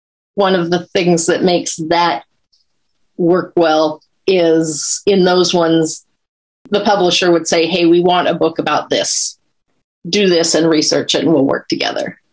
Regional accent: Corvallis, Oregon, United States; Well, I grew up in Corvallis, so I just kind of thought that people grew up and became professors.

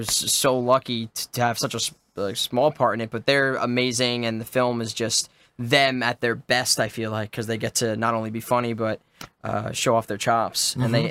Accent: New Jersey, United States; moved away as an adult; also born or lived in Brooklyn; now in Los Angeles, United States; I grew up in Brooklyn till I was like seven, then family moved to Jersey, as most people from Brooklyn do. Yeah. And then I came back to New York for school, or for college.

